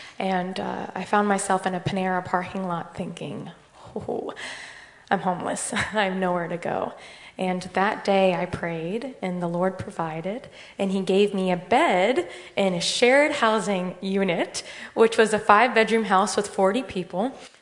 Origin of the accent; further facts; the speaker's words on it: Herndon, Virginia, United States; also born or lived in Ashburn; I grew up in Northern Virginia, and I grew up with a religious background. Lived in Herndon for about 8 years, moved to Ashburn